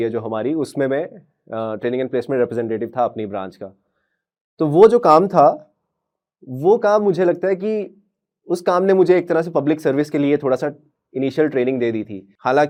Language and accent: Hindi; Jammu, Jammu and Kashmir, India; मैं वैसे तो मैं जम्मू में पला बड़ा हूँ सिटी में, बट जब गर्मियों की छुट्टियाँ होती थी या ऐसे छुट्टियाँ, दिवाली की छुट्टियाँ, तो हम अपने गाँव जाया करते थे। मेरा गाँव कठुआ ज़िले में है